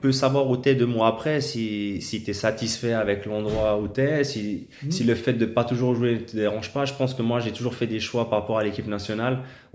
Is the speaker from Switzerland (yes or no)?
yes; Switzerland; j'ai montré que c'était possible, justement, en tant que Suisse, d'évoluer en tant que titulaire à l'étranger dans un grand championnat